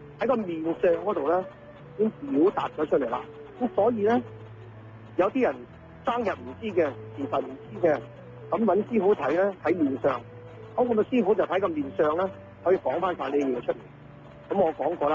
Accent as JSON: {"language": "Cantonese", "region": "Guangdong", "country": "China", "said": "我哋廣東人講嘅就係左手嚟右手去"}